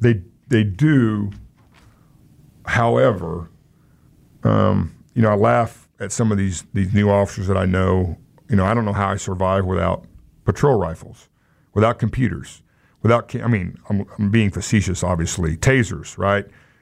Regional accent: Wichita, Kansas, United States; people that are born and raised in Wichita. I mean, this is my city, and I'm proud of Wichita.

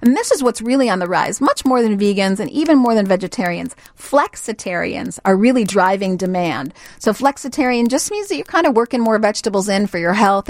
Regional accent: Chicago, Illinois, United States; Oh, hey, I'm born and raised in Chicago. This is Chicago's not farmland, but I'm in the Midwest.

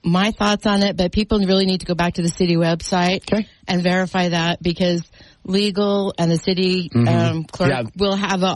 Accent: Utah, United States; also born or lived in Iron County; But I am native to Southern Utah. I was born in Iron County.

